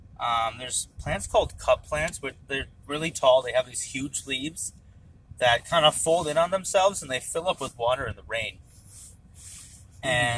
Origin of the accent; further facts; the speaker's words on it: Wisconsin, United States; We're from Wisconsin.